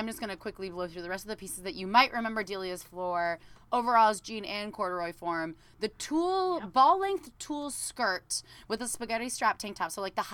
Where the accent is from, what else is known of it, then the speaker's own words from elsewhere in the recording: California, United States; even though I was from Southern California